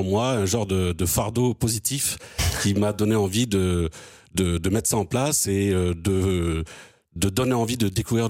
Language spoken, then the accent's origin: French; Castelsarrasin, Occitanie, France; je suis un enfant du pays, je suis né à Cassel-Sarrazin, et j'ai fait toutes mes études ici. Cependant, j'ai travaillé longtemps sur Toulouse.